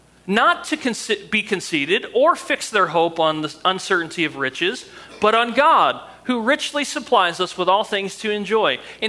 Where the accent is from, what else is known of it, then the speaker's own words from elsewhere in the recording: New Jersey, United States; I'm from Jersey and I like football, but I like to cry.